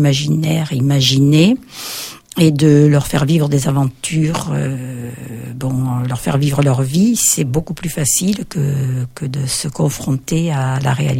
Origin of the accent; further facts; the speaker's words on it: Occitanie, France; alors que je suis aussi originaire du Lot et que j'y ai passé une partie de mon enfance.